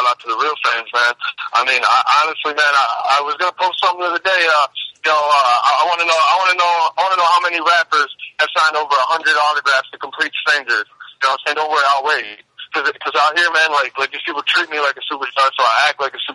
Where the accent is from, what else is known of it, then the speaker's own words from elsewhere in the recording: Marion, New York, United States; Oh, I'm from Marion, New York.